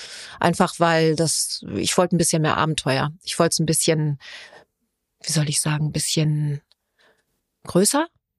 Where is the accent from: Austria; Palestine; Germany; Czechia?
Germany; Hamburg; born there; Ich meine, Hamburg ist meine Geburtsstadt und meine große Liebe, klar.